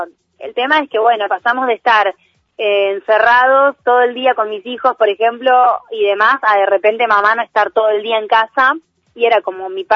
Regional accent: Los Polvorines, Buenos Aires Province, Argentina; Sí, Buenos Aires, bueno, en provincia, Los Polvorines.

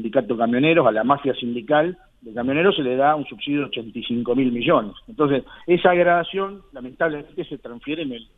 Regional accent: Rosario, Santa Fe, Argentina; born there; nosotros que vivimos, que nacimos, en mi caso, en Barrio Belgrano, en la ciudad de Rosario.

